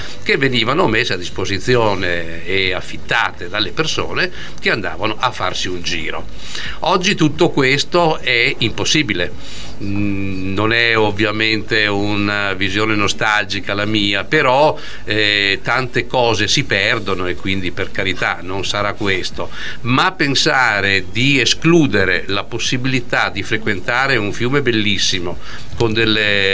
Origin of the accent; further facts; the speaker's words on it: Venice, Veneto, Italy; io arrivo da veneziano, quindi